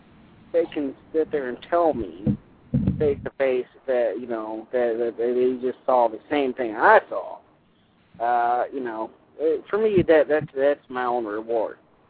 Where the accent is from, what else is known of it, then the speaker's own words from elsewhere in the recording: New Orleans, Louisiana, United States; now in Branson, United States; Yeah, I am from New Orleans. I'm not there anymore. I'm up in Branson, Missouri. So, I am from New Orleans originally, and it's a haunted city.